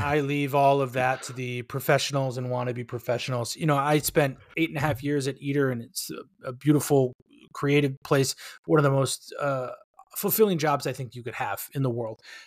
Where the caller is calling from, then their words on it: Los Angeles, California, United States; I'm on the general east side, as you would say. So sort of Eagle Rock, Highland Park, Pasadena area.